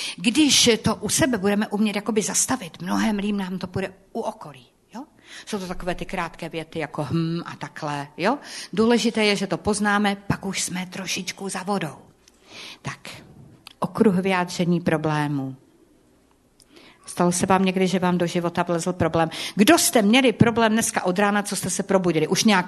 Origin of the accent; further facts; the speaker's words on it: Zlín Region, Czechia; já jsem z Valašska, já jsem temperamentní